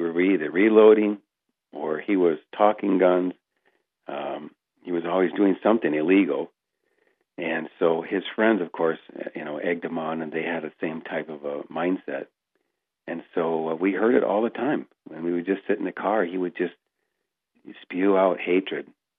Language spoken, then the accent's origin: English; Michigan, United States; now in Anchorage, United States; Well, originally from Michigan, not too far from the Grand Rapids area.